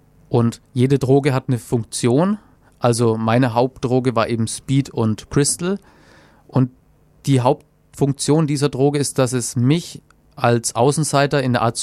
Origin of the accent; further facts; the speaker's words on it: Nuremberg, Bavaria, Germany; Hallo, genau, ich komme aus Nürnberg.